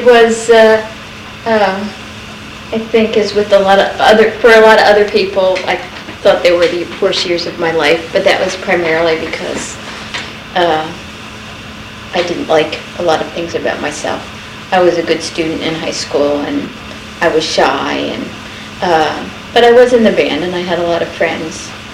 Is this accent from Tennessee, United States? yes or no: no; Easton, Pennsylvania, United States; I grew up in Easton, Pennsylvania. I was born at Easton Hospital.